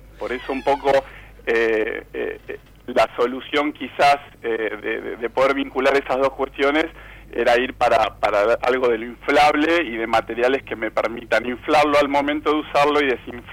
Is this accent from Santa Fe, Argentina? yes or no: yes; Rosario, Santa Fe, Argentina; soy de Rosario. He remado desde muy joven, o sea que el río siempre estuvo cerca y la actividad del remo también. Un poco la idea surge porque, bueno, hace unos años me mudé cerquita a Rosario